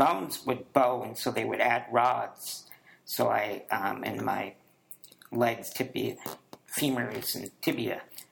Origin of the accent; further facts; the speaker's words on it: Spokane, Washington, United States; I was raised in Spokane, Washington.